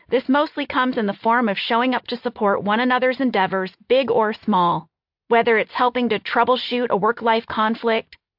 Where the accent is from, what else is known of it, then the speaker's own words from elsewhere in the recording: Midwest, United States; I grew up in the Midwest in the 80s, and during that time, there was a sense that female ambition was unladylike.